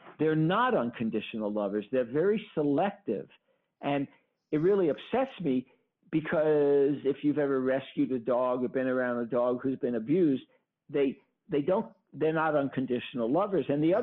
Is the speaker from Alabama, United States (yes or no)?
no; New York, United States; when I grew up in Brooklyn, which is where I grew up in Brooklyn, New York, when I was 2 and 3 years old